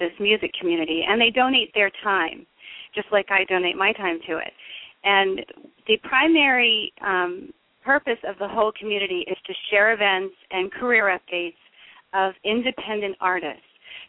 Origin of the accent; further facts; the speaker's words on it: Las Vegas, Nevada, United States; It's, well, it's a lot different there now than it was when I was growing up. You know, it wasn't as developed as it is now.